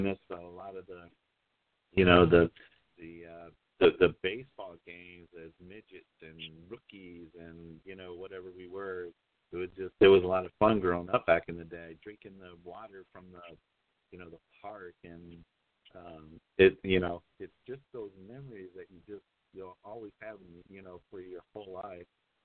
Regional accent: Albion, United States; Growing up in Albion at the time was the greatest time to grow up.

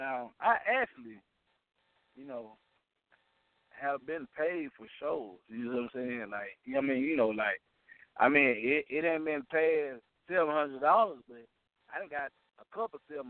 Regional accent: the South, United States; now I'm really from the South, deep down in the South, right?

